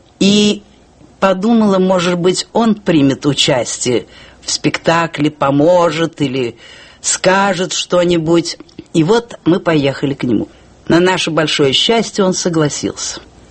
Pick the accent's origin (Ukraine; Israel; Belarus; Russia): Russia; Moscow; born there; moved away as an adult; also born or lived in Italy; Родилась я в Москве и окончила единую трудовую школу.